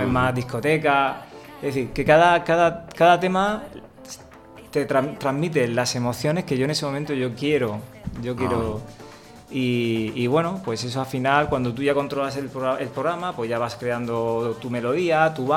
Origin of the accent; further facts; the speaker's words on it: Alcantarilla, Region of Murcia, Spain; y más en mi pueblo, en Alcantarilla, porque es aquí donde yo empecé con mis primeros inicios de la música, con 14 años